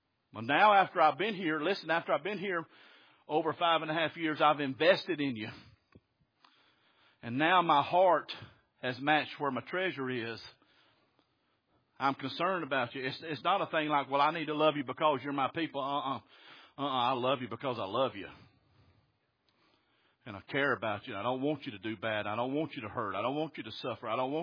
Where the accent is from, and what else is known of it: Alabama, United States; born or raised there